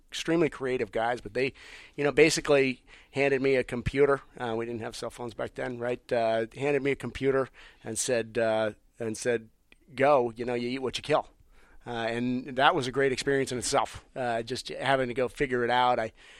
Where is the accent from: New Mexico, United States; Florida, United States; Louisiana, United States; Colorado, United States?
Colorado, United States; Denver; So I moved from Kansas City to Colorado, worked, which was my home, Denver, Colorado, which was my hometown.